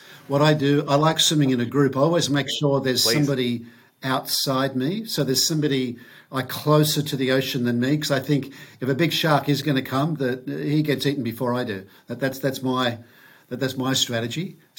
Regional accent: Manly, New South Wales, Australia; I was born in Manly Hospital, and my parents also met in Manly.

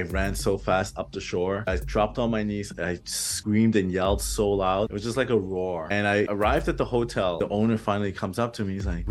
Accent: Germany; also born or lived in Turks and Caicos Islands; now in Toronto, Canada; So born in Turks and Caicos Islands, but when I was a baby, I moved to Germany. So I lived in Germany for quite some time

